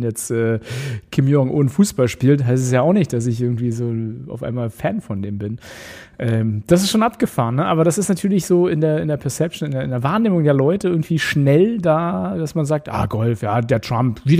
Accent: Berlin, Germany; Auch ich als Berliner so würde sagen, es ist ein Pfannkuchen.

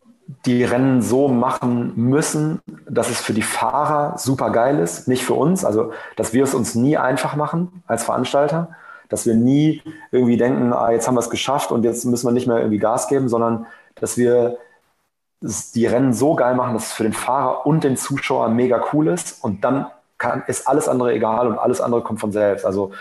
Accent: Münster, North Rhine-Westphalia, Germany; ich komme halt aus Münster

